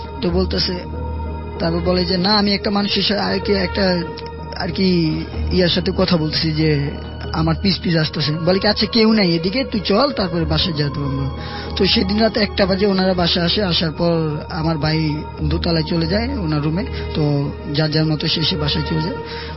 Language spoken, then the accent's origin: Bangla; Bhola, Barisal Division, Bangladesh; আমি ভোলা থেকে এসেছি।